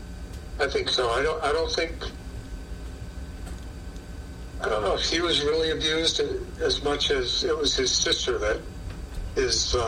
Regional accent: Freeport, Maine, United States; a lot of that is similar to my childhood growing up in Freeport, Maine.

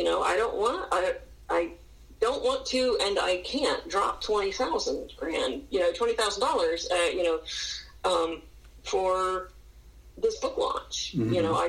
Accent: Deep South, United States; we both had that growing up in the Deep South and then moving around and living in different places

